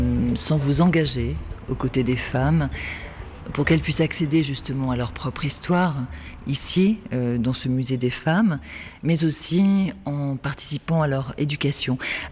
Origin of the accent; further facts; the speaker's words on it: France; moi je suis une Française